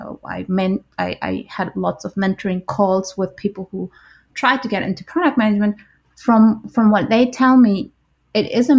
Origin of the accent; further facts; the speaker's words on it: Berlin, Germany; now in Switzerland; I'm in Switzerland. I'm originally from Berlin, so I am a bit of the people, you know, who talk no bullshit, like from the DNA